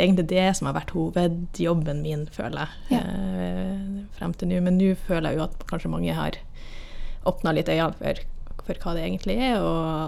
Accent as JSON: {"language": "Norwegian", "town": "Dønna", "region": "Nordland", "country": "Norway", "also_born_or_lived": "Oslo", "lives_now": "Kongsberg, Norway", "said": "Jeg er jo egentlig fra Helgeland på Dønna på Helgeland. Men jeg har bodd mange år i Oslo."}